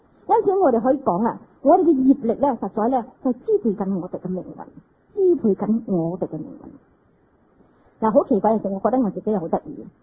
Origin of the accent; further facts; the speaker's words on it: Singapore; now in Hong Kong; 因为我从新加坡嚟到呢度呢个行为